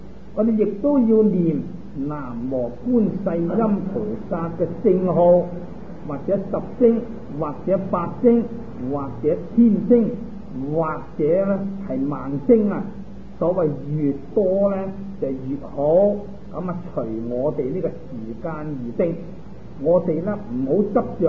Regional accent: China; 现在我们讲我们中国人，尤其是我们东方人

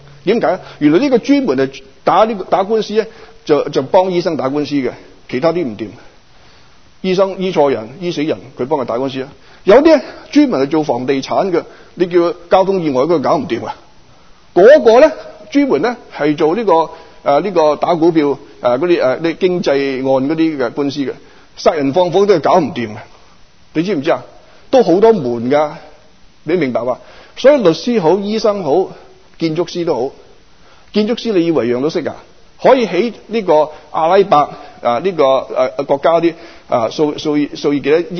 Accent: Guangdong, China; 所以呢我們廣東人用廣東人的術語、廣東人的說話去說

